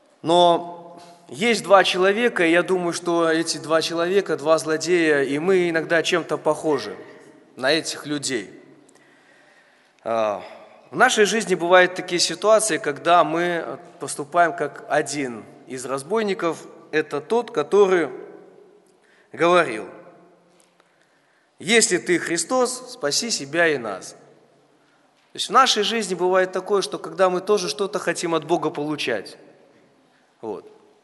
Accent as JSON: {"language": "Russian", "town": "Svislach", "region": "Grodno Region", "country": "Belarus", "tie": "born or raised there", "said": "Вот. Я родом из Свислочи, посещал Свислочскую церковь."}